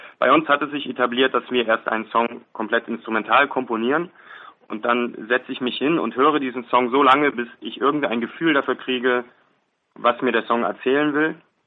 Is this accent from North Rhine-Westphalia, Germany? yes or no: yes; North Rhine-Westphalia, Germany; Ja, wir kommen ja alle aus dem Oberbergischen Kreis und sind da in verschiedenen kleinen Läden aufgetreten, aber auch in Köln.